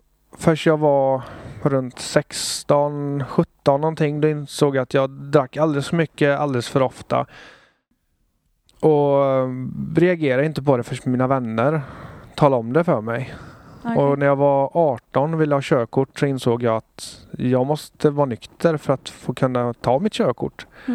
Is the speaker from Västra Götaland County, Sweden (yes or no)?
yes; Alingsås, Västra Götaland County, Sweden; Jag är uppvuxen i Alingsås kommun. Jag är 27 år gammal.